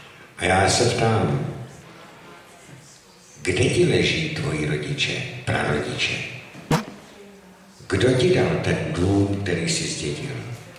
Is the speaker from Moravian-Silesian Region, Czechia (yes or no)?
no; Tábor, South Bohemian Region, Czechia; z Tábora a začal bych trošku netradičně slovy básníka.